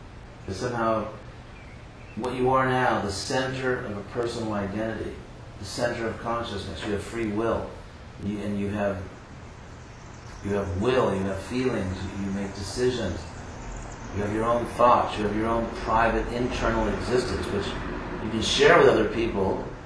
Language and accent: English; Western United States, United States; I'm from the Western United States